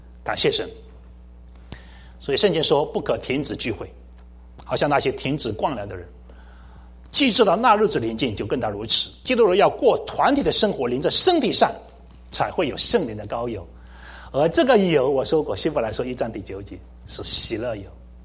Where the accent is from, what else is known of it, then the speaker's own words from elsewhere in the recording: China; 就好像我们中国人吃的那个丝宁小汤圆